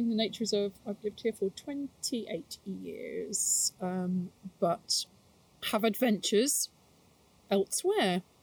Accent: Cheltenham, South West England, United Kingdom; moved away as an adult; Originally, so I come from Gloucestershire, from Cheltenham. I went to art college and was studying graphic design

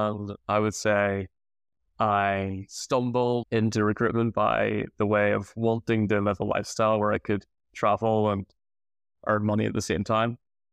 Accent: Northern Ireland, United Kingdom; I'm from Northern Ireland in the UK, and I like salsa dance, and I speak Spanish.

